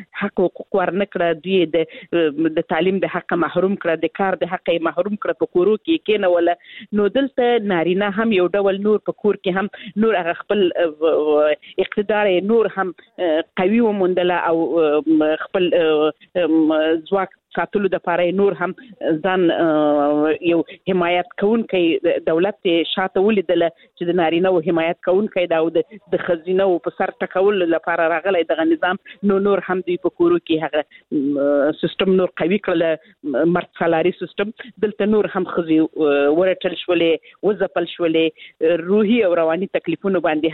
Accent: Helmand, Afghanistan; زه خپل د هلمند ولایت څخه یم

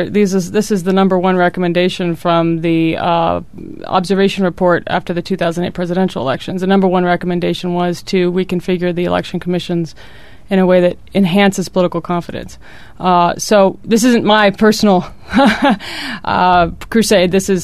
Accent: United States; I come from the United States

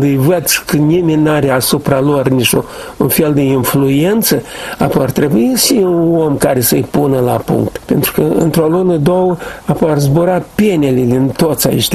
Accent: Chetrosu, Drochia District, Moldova; eu sunt de la Nord, de fapt, în Chetrosul Drochea.

